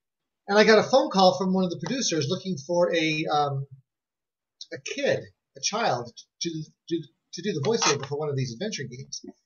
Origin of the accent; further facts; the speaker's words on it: Las Vegas, Nevada, United States; born there; I was born in Las Vegas, Nevada, and, you know, a number of years ago, there was very little for children to do in Las Vegas.